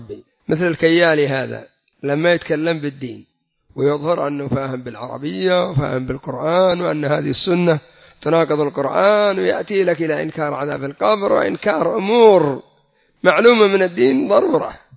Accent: Yemen; أما عندنا في اليمن حدث ولا حرج

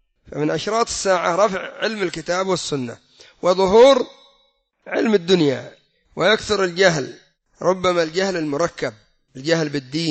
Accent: Yemen; أما عندنا في اليمن حدث ولا حرج، المهدوية هذه صارت السلعة

